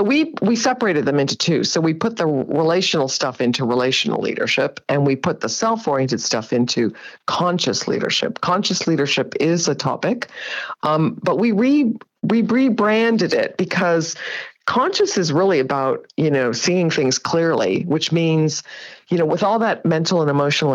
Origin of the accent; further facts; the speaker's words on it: Canada; Well, so I went to MBA school, in Canada. I'm a Canadian, 40 years ago.